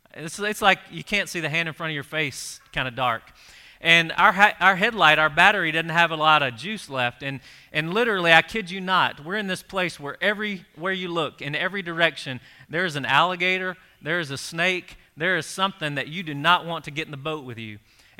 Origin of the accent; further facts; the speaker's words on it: Louisiana, United States; I grew up down in South Louisiana.